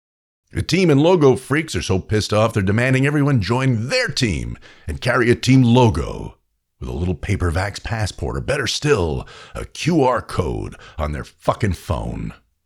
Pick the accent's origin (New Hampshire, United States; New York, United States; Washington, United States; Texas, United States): New York, United States; Growing up in New York, I was asked 1,000 times